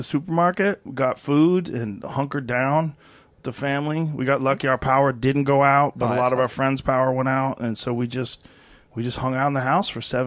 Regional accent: Massachusetts, United States; You know, I grew up in the cold. I grew up in Massachusetts.

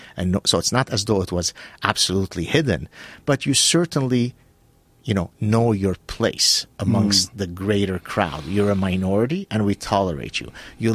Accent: Lebanon; But anyways, so I grew up in Lebanon.

